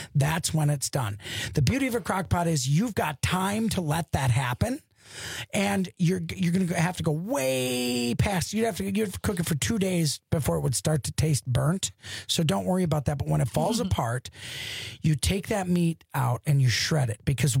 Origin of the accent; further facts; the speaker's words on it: Wisconsin, United States; I'm from Wisconsin, so